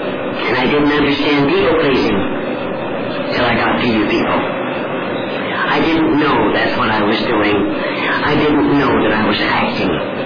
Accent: Denver, Colorado, United States; And I grew up in Denver, and I grew up in a non-alcoholic home.

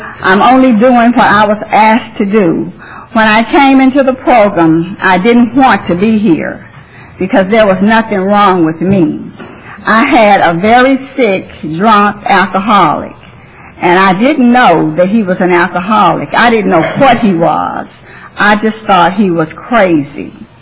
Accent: Wagner, Oklahoma, United States; also born or lived in Baggs, Oklahoma / Dallas; I'm from Dallas, but we grew up in Oklahoma. I'm from a small town. I was born in Baggs, Oklahoma, but we moved to Wagner when I was very little.

